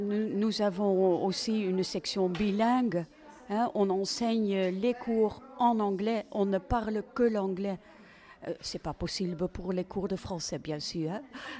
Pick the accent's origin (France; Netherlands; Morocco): Netherlands; Oui, mais même chez nous, en Hollande, c'est exceptionnel.